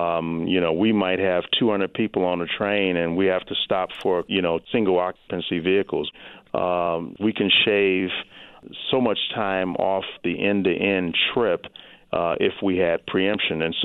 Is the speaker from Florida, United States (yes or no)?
no; Chicago, Illinois, United States; The closest one, I think, is Chicago, actually my hometown.